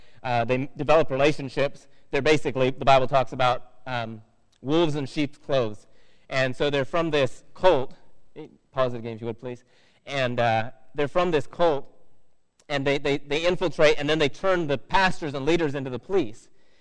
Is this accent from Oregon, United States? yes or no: yes; Oregon, United States; moved away as an adult; now in China; I grew up in Oregon. I used to do it in Oregon. And then I joined the Navy, and I traveled all over.